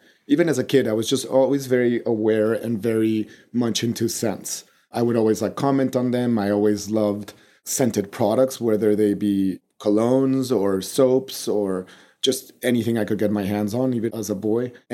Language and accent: English; Mexico City, Mexico; English is a second language